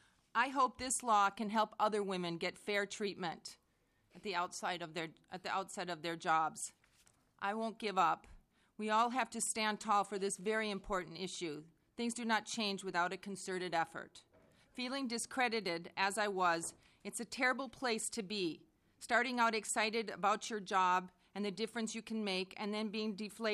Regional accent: Hopkins, Minnesota, United States; moved away as an adult; also born or lived in Norway; I grew up in Hopkins, Minnetonka, Minnesota.

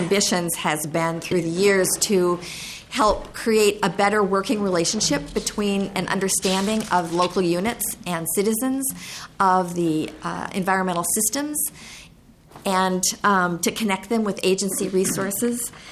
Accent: Wayzata, Minnesota, United States; I am a Minnesotan, never lived anywhere else, and grew up in Wayzata, graduated from Wayzata High School

